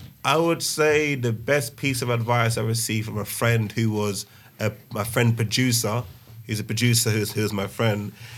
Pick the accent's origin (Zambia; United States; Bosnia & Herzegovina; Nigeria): Nigeria; And obviously Nigeria, my hometown.